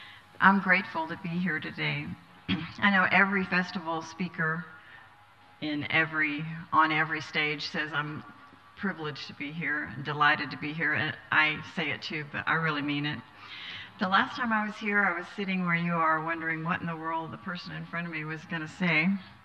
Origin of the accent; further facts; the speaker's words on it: Texas, United States; accent: Texas; I'm sure you've noticed my Texas accent.